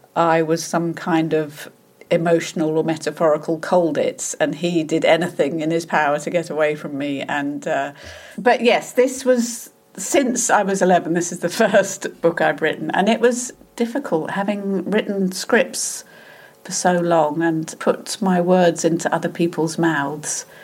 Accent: United Kingdom; I'm British, I'm middle class, and, you know, and I'm from the comedy world

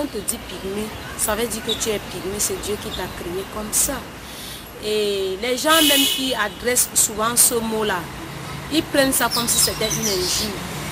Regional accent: Cameroon; je sais que moi, je suis une Camerounaise à part entière.

